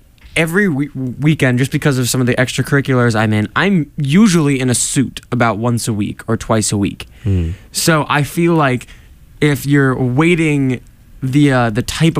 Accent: Virginia, United States; I'm from Northern Virginia.

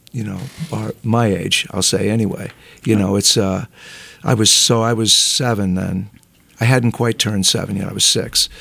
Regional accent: Fairfield, Connecticut, United States; also born or lived in Seattle, United States; We moved there when it was in my sophomore year in high school.

